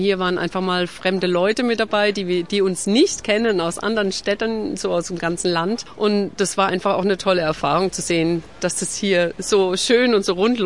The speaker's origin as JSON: {"language": "German", "town": "Nuremberg", "region": "Bavaria", "country": "Germany", "said": "Wir sind aus Nürnberg, Fürth und Umgebung"}